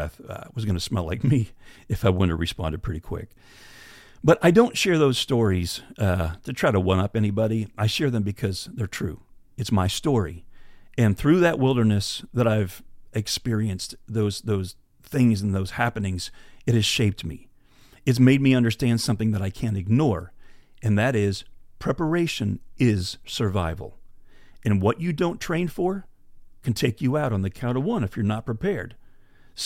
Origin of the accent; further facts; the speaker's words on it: Pennsylvania, United States; I grew up in Pennsylvania. I was a whitetail hunter, and now I've hunted a lot of places, like I said, from Alaska to Africa.